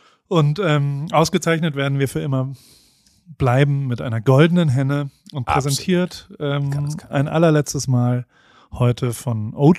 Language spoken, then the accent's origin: German; United States; Ich fliege übermorgen wieder in die US-amerikanischen Staaten von Amerika, in meine Heimat.